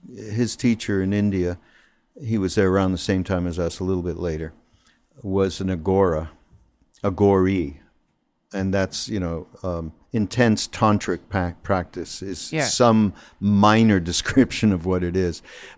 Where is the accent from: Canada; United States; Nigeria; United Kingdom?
Canada; I'm from Canada. I don't know anything.